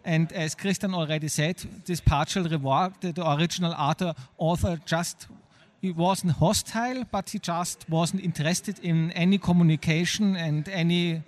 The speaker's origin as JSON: {"language": "English", "town": "Munich", "region": "Bavaria", "country": "Germany", "said": "from... I'm from Munich, from Germany"}